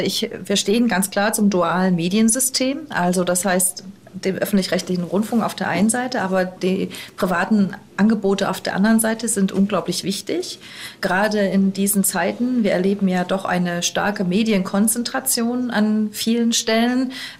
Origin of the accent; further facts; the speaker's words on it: Saxony, Germany; ich komme ja aus Nordsachsen und das ist eine sehr ländlich geprägte Region.